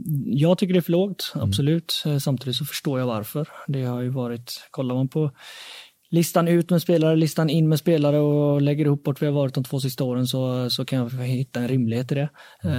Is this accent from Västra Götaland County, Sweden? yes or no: yes; Gothenburg, Västra Götaland County, Sweden; moved away; dels Göteborg, det är min hemstad. Jag har inte bott där på 17 år, och det var dags att komma hem.